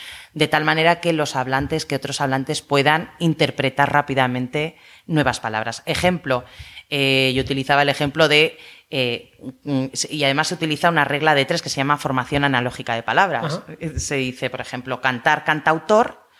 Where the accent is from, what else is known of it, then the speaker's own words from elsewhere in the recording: Huesca, Aragon, Spain; now in Madrid, Spain; Pues igual uno de Huesca, que yo soy de Huesca, no sabe que.